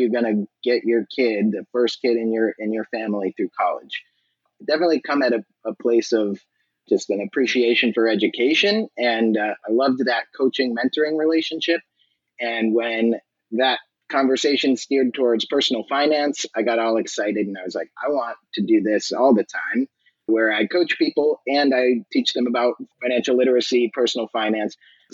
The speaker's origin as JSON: {"language": "English", "region": "Massachusetts", "country": "United States", "tie": "born or raised there", "said": "A little bit about me. I grew up in Massachusetts, went to college for sociology and economics."}